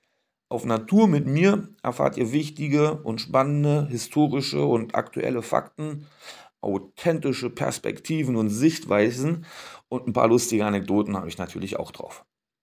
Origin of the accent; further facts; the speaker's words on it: Berlin, Germany; Ich bin gebürtiger Berliner in mindestens fünfter Generation.